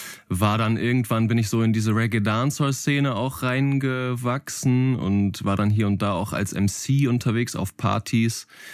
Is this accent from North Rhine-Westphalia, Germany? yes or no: yes; Herford, North Rhine-Westphalia, Germany; aus Herford, aus meiner Heimatstadt